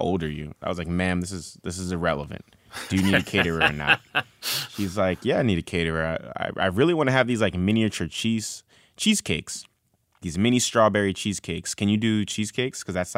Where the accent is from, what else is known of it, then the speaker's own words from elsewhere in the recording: Bronx, New York, United States; Well, I was veering off on the wrong path, as that's easy to do growing up in the South Bronx